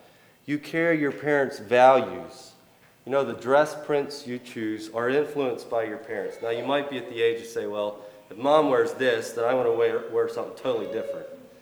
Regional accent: British Columbia, Canada; born there; Well, incidentally, I was born in British Columbia, but I don't carry any Canadian traits that I know of.

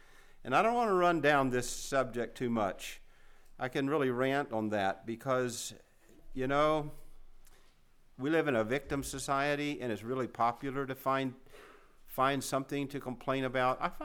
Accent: Bible Belt, United States; And I know I grew up in the Bible Belt, but we knew one couple that was divorced and remarried.

